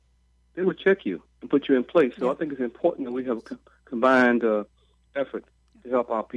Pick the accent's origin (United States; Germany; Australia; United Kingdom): United States; Baton Rouge, Louisiana; when I grew up in South Baton Rouge, you know, we had not only my father and uncle in my household